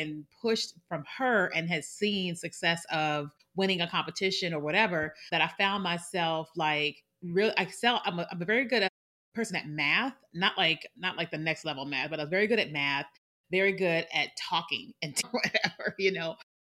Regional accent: Chicago, Illinois, United States; born there; So I was born in Chicago, Illinois, and I am the youngest of four girls.

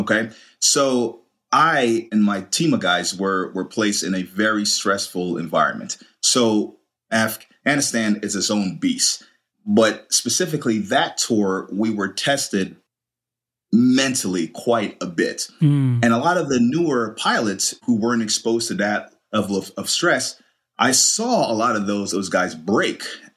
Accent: Queens, New York, United States; also born or lived in Kingston, Jamaica; And I moved to the U.S. at age 9. So I moved with my mom and my younger brother, specifically New York. So I spent the bulk of my childhood roughly from age 9 to about age 15 in New York, Queens, New York, to be exact.

